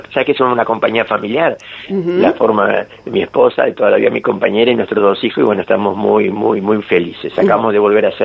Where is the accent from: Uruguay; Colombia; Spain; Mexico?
Uruguay; yo vengo de Uruguay